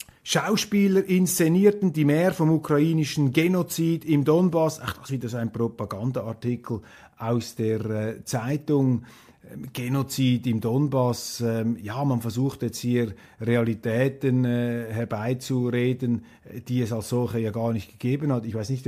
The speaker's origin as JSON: {"language": "German", "country": "Switzerland", "said": "da zieht es einem als Schweizer gleich die Schuhe aus."}